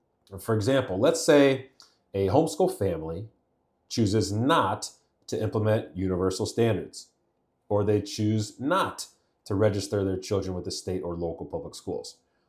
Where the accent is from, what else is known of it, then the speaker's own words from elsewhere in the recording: Illinois, United States; I also talked about a bill that was proposed last year in my home state of Illinois